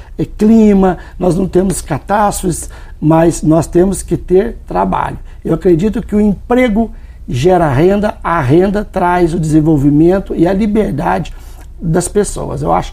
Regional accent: Pouso Alegre, Minas Gerais, Brazil; Pouso Alegre é minha cidade natal, cidade que eu vivo, estou vice-prefeito, fui vereador

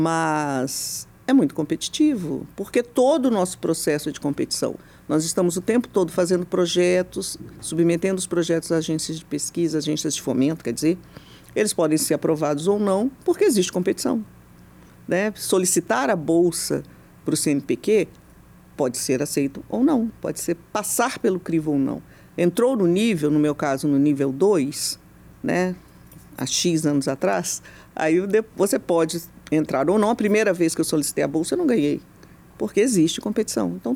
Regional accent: Nova Iguaçu, Rio de Janeiro, Brazil; Mas eu cresci em Nova Iguaçu, que é uma cidade do lado.

